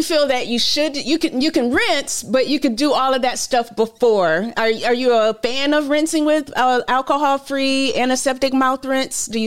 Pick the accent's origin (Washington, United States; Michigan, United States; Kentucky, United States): Michigan, United States; Hello from my home state of Michigan.